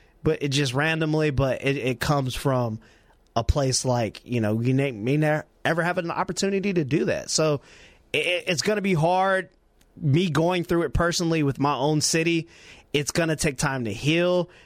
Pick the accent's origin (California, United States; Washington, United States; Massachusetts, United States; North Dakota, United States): California, United States; Like, I'm a kid from California. Like, I never had to go through that.